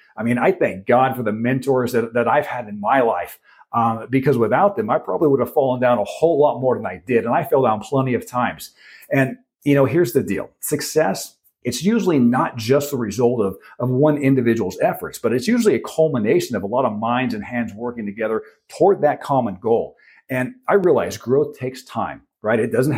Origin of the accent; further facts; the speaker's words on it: Los Angeles, California, United States; Now, while I don't live there anymore, I'm originally from Los Angeles.